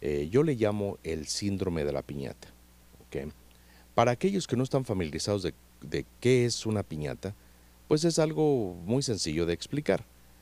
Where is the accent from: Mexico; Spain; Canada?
Mexico; nos forma a nosotros como mexicanos